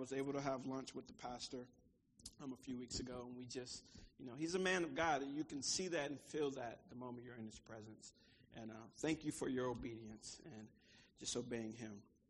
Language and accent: English; Virginia Beach, Virginia, United States; now in Suffolk, United States; So, but look, so I grew up right here in Virginia Beach. I actually went to Lansdowne Middle School and Lansdowne High School. So I felt like coming here, like I was kind of coming home. Like, I live in Suffolk now